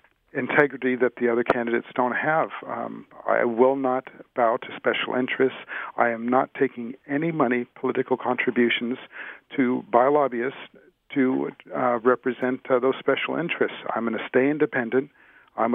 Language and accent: English; Santa Monica, California, United States; born there; Well, I was born here in Santa Monica.